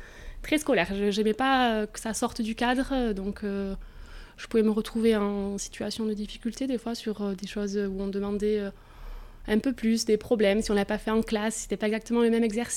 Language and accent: French; Biarritz, Nouvelle-Aquitaine, France; born there; je suis née à Biarritz, j'ai ma famille ici sur Arkang, donc je voulais vraiment revenir ici.